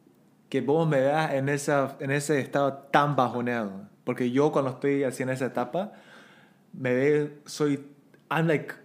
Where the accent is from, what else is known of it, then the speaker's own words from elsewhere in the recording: Bolivia; yo también crecí como una minoridad en Bolivia.